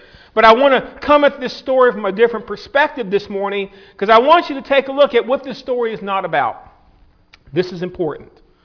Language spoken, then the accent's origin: English; Lynchburg, Virginia, United States; See, I grew up in Lynchburg, Virginia.